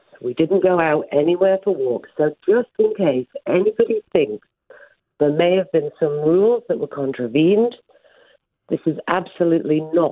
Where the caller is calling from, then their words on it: Isle of Man; I'm not actually calling from Switzerland. I'm calling from the Isle of Man.